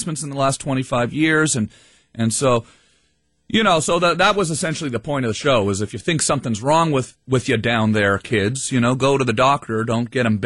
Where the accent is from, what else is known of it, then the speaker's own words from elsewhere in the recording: Canada; hey, I'm from Canada.